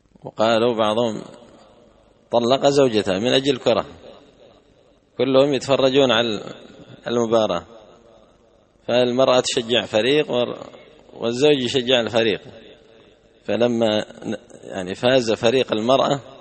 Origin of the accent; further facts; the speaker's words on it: Yemen; وعندنا باليمن زيادة على هذا الشجرة الأثيمة وهي شجرة القات